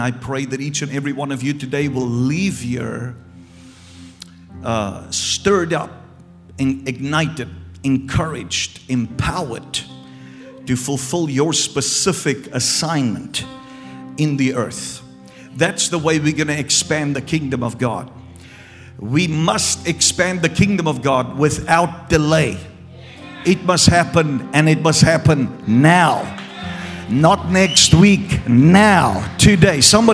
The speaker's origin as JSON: {"language": "English", "town": "Cape Town", "region": "Western Cape", "country": "South Africa", "tie": "born or raised there", "said": "we are from Cape Town, South Africa."}